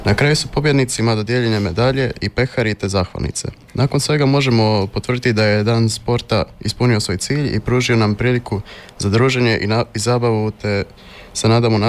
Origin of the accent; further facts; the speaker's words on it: Rijeka, Primorje-Gorski Kotar County, Croatia; Pa evo, ja dolazim iz Rijeke, sa točnije Gornjeg Zameta.